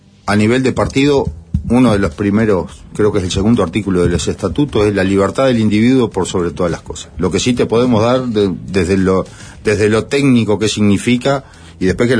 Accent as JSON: {"language": "Spanish", "town": "Paso de los Toros", "region": "Tacuarembó", "country": "Uruguay", "tie": "born or raised there", "said": "te puedo poner un ejemplo, la de mi pueblo, Paso de los Toros"}